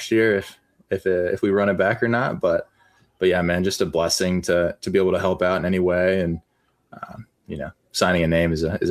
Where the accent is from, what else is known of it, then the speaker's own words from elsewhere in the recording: Hoagland, Indiana, United States; T-ball, born and raised in Hoagland. If people don't know where that's at, look it up.